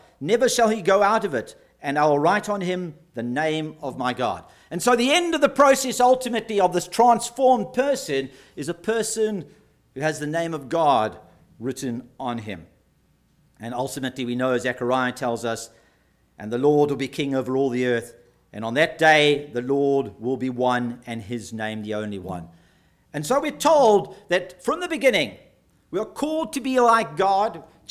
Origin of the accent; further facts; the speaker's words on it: South Africa; When we do say we're from South Africa